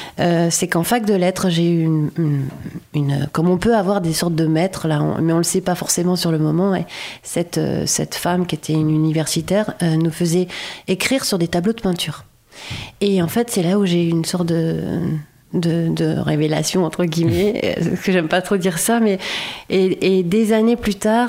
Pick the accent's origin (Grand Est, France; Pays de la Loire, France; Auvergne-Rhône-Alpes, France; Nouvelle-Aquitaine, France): Grand Est, France; also born or lived in Strasbourg / Brittany; En fait, je suis originaire de Lorraine.